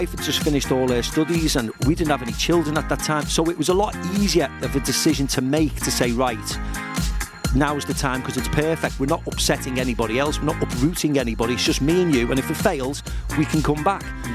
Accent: Liverpool, North West England, United Kingdom; I was born in Liverpool, so it had a different mentality because, of course, I grew up loving Everton

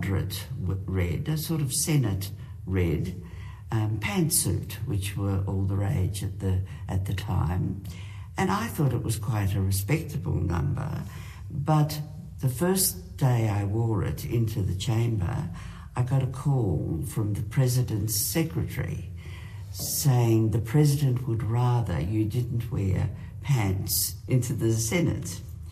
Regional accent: Queensland, Australia; I was from North Queensland

